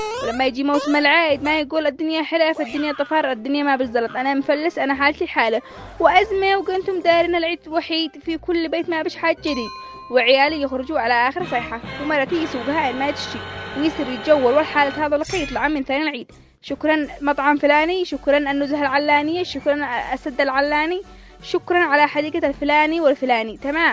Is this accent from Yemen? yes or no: yes; Yemen; احنا من اهل اليمن